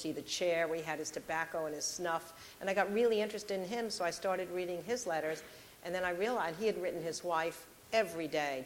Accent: Long Island, New York, United States; And also when I was a little girl, I grew up in Long Island, and my parents took me to Sagamore Hill.

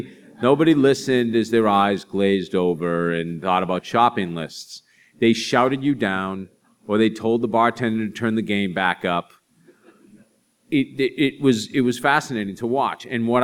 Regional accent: Boston, Massachusetts, United States; I came from the inner city of Boston. I came from Dorchester, Massachusetts, which is a very unique place. very working class, pretty heavily Irish influence in my neighborhood

